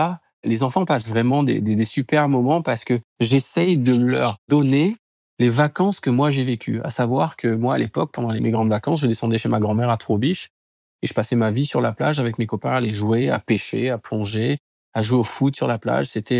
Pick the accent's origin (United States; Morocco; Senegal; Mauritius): Mauritius; now in France; J'ai la nationalité mauricienne. Sportivement, d'ailleurs, je suis mauricien parce que j'ai représenté l'île Maurice à plusieurs reprises. Administrativement, je suis français